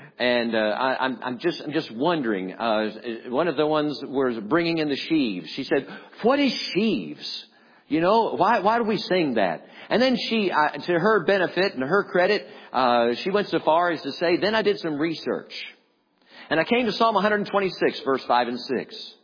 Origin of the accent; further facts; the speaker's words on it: United States; I'm an American, folks, and I thank God to be an American. And it's where God placed me.